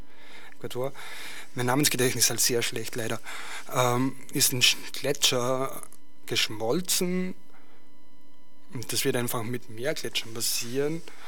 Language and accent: German; Vienna, Austria; aber das kann mir hier als Wiener unsportlicher Mensch relativ wurscht sein